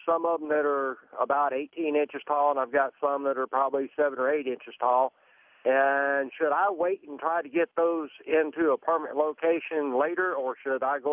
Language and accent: English; Texas, United States; moved away; I'm from Texas, originally South Texas, and I'm well familiar with mesquite trees